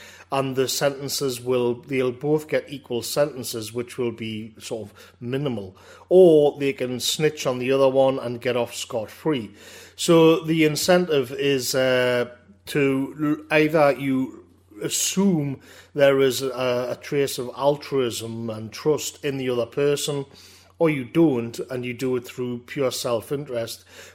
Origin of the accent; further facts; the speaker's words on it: United Kingdom; Obviously, I am British, so there's a bit of a thing there.